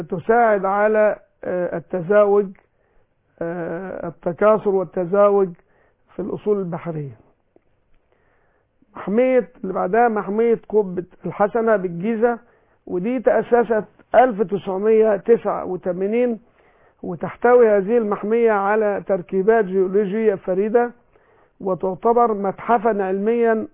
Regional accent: Egypt; تقريبا مش موجود إلا عندنا في مصر.

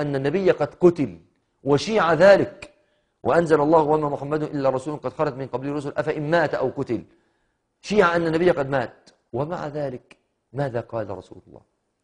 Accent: Egypt; بتعبيرنا احنا كمصريين

